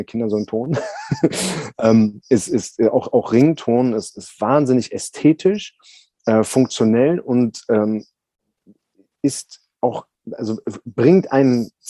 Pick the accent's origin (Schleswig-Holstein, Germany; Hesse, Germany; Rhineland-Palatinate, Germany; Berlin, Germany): Berlin, Germany; ich bin ja Berliner, also ich bin in Berlin aufgewachsen und hab noch nie was anderes gesehen, sage ich mal so.